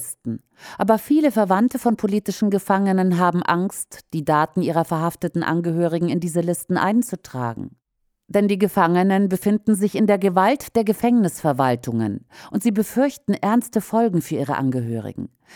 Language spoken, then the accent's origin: German; Mykolaiv, Mykolaiv Oblast, Ukraine; Ich habe in meiner Heimatstadt Nikolajew eine ehemalige Kollegin aus dem Stadtrat.